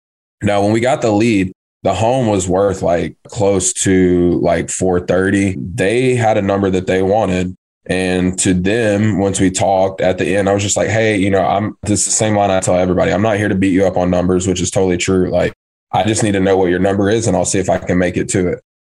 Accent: Tennessee, United States; He was from Tennessee. I'm from Tennessee. So we built great rapport.

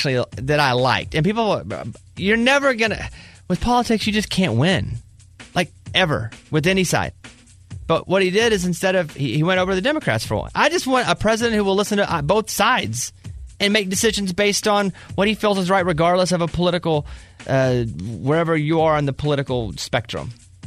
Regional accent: Arkansas, United States; me growing up in Arkansas, and we wouldn't have a hurricane, but there's something coming, a tornado, but they're quicker.

